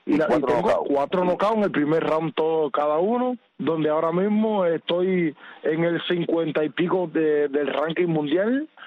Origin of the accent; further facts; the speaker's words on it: Cuba; como buenos cubanos que somos.